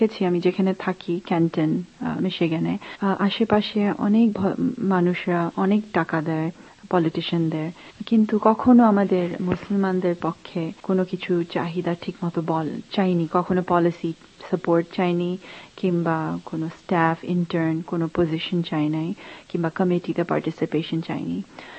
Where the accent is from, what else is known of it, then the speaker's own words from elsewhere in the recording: Bangladesh; now in United States; অনেক দেশের মানুষ, আমাদের আফ্রিকান আমেরিকান মুসলিম আছে, পাকিস্তানি ইন্ডিয়ান মুসলিম আছে, আমি বাংলাদেশি